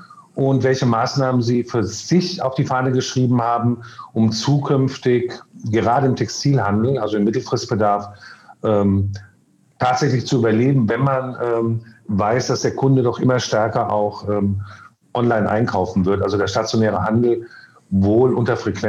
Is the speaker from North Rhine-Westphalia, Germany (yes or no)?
no; Berlin, Germany; Charlottenburg, meine Heimat.